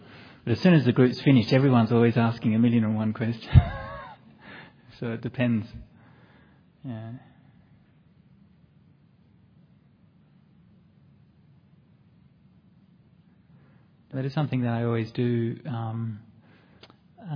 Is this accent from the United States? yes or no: no; Perth, Western Australia, Australia; I grew up in Perth and went to university. I went to a number of different schools, but I did high school at Aquinas College.